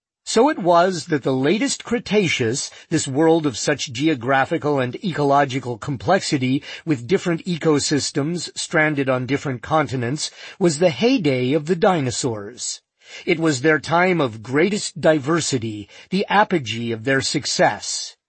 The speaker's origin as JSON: {"language": "English", "region": "Illinois", "country": "United States", "said": "not a single dinosaur fossil has ever been found in Illinois. My home state is too flat, too geologically boring, almost barren of rocks formed during the time dinosaurs reigned."}